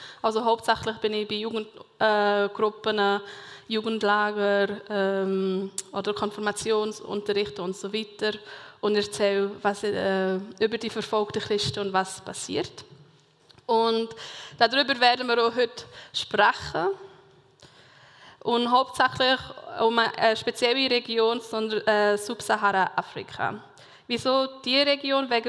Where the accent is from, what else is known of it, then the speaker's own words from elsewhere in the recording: Mongolia; also born or lived in Bern, Switzerland; now in Switzerland; komme von Bern. Genau, bin Schweizerin, aber in der Mongolei aufgewachsen. Das ist zwischen China und Russland. Und meine Eltern leben immer noch dort, die sind Missionare, also Missionarskind bin ich. Jetzt bin ich etwa seit 3 Jahren in der Schweiz